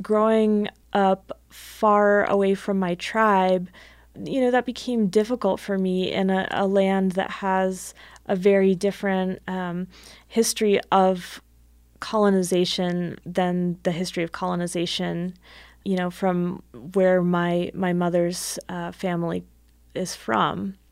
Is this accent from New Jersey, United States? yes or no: yes; New Jersey, United States; born there; I was born in New Jersey, and I always knew that I was Cowlitz